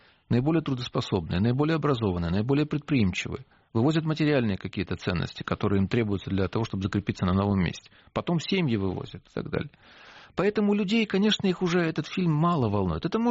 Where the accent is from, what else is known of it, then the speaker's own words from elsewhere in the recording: Ukraine; как, собственно говоря, украинец